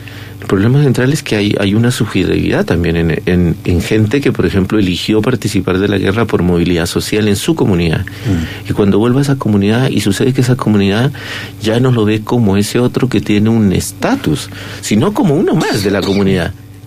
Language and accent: Spanish; Colombia; moved away; yo nací en el 74, y en el 74 estaba ya la guerra. Yo salí de Colombia y no volví más a Colombia, o sea, no nunca más he vuelto a Colombia